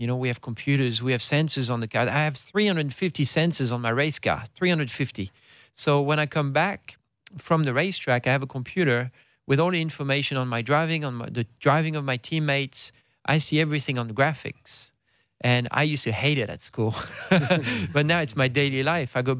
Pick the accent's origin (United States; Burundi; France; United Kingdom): France; English is a second language; 6,000, yeah, in my hometown.